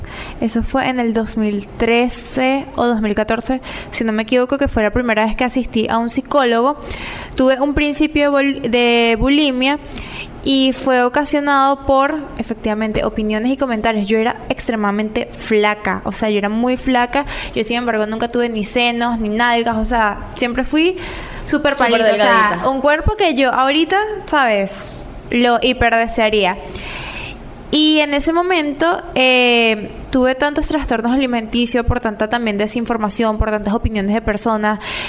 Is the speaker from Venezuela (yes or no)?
yes; Venezuela; como somos nosotros los venezolanos